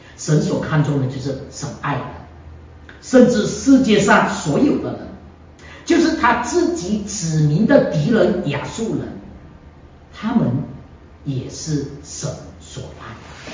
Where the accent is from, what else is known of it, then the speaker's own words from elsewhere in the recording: Malaysia; 我过去是在马来西亚出生和长大。那马来西亚是一个多元民族和文化的国家